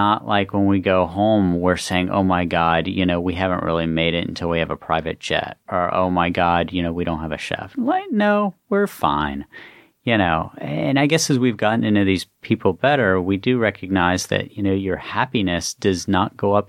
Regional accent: West Virginia, United States; I guess maybe it comes in part from growing up in West Virginia, where, like, if something fails, it might knock me back a couple steps. It's not going to push me back into the hills of West Virginia.

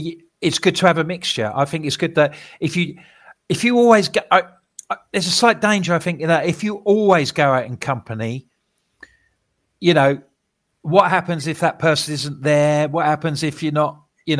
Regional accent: Hartford, United Kingdom; born there; Look, mate, I was born in Hartford in 1973, a long time before you were.

